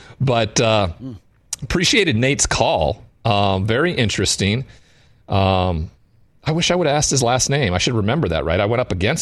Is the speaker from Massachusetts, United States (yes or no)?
no; Great Falls, Montana, United States; and it wasn't welcomed in my hometown of Great Falls. People didn't like it.